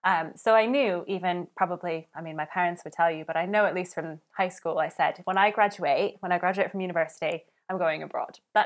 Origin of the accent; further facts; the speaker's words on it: Arizona, United States; also born or lived in Washington, United States; even though most recently I lived in Pennsylvania, I grew up in Arizona and Washington State.